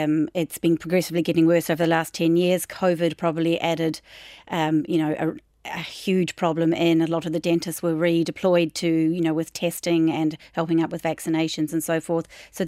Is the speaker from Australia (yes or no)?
no; New Zealand; I know I'm from New Zealand. It's a different system over there. When I was a child, it was run through the schools.